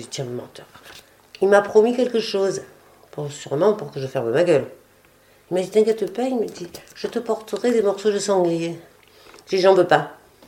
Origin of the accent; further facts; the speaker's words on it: Marseille, Provence-Alpes-Côte d'Azur, France; born there; donc je me sens chez moi ici. Plus qu'à Marseille. Parce que bon, même si je suis née à Marseille, ce n'est pas chez moi. Je suis plus de la montagne, donc de la rivière.